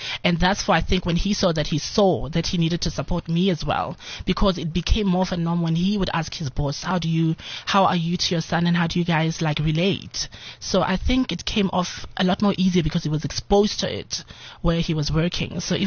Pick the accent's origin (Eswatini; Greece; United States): Eswatini; growing up in Swaziland